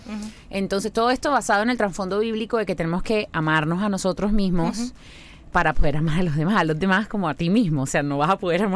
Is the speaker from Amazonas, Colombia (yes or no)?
no; Barranquilla, Atlántico, Colombia; born there; accent: costeño; Yo nací en una ciudad maravillosa, bella, espectacular, que se llama Barranquilla, en Colombia. Y los costeños hablamos muy parecido a cierto grupo de venezolanos.